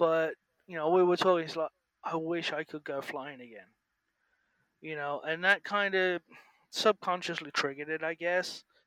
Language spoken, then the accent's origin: English; England, United Kingdom; moved away as an adult; No, I'm from England.